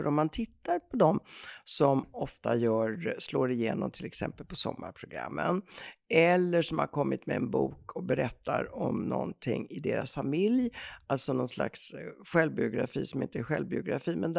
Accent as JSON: {"language": "Swedish", "country": "Italy", "second_language": "Swedish", "said": "för mig som italienare är det fullkomligt otänkbart."}